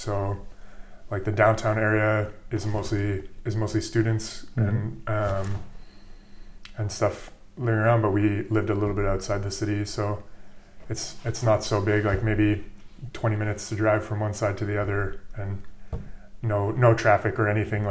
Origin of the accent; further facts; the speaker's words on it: Kingston, Ontario, Canada; I'm from a small town or smaller city in Ontario called Kingston, but I was born and grew up like 7 or 8 years in Ottawa, which is the capital of Canada.